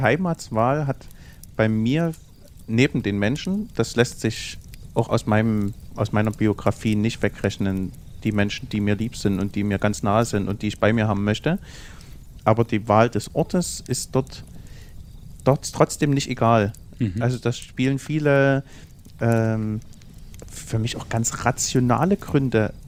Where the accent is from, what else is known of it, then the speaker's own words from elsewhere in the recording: Zschopau, Saxony, Germany; Ich komme aus Tschopau.